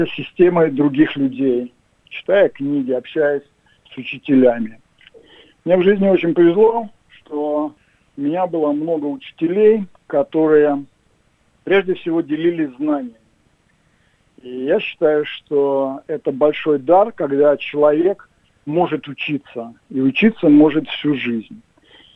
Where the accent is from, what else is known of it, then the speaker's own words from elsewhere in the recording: Saint Petersburg, Russia; also born or lived in Gomel, Belarus; now in Australia; Я родился в Белоруссии, в городе Гомеле. Всю свою сознательную жизнь прожил в Петербурге, в Ленинграде.